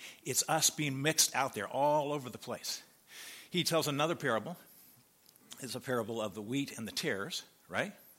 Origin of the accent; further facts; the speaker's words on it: Nebraska, United States; I grew up in Nebraska, and in the capital of Nebraska, there's a real tall building.